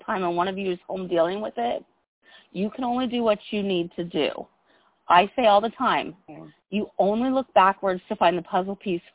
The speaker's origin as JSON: {"language": "English", "town": "San Diego", "region": "California", "country": "United States", "said": "I make sure to try to say every time when I'm doing public speaking, I'm from San Diego, because that makes a difference from them."}